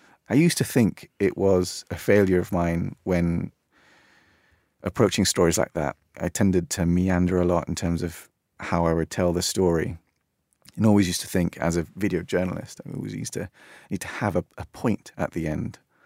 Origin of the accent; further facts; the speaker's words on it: London, United Kingdom; the experience of growing up in London. London to me is language, it's music.